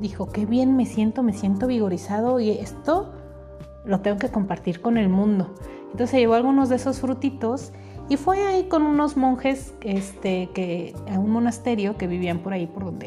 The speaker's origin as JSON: {"language": "Spanish", "country": "Mexico", "said": "como cultura mexicana, no hubo bronca y me tomé un café capuchino a los 8 años, ¿verdad? Porque pues en México los niños pueden tomar café."}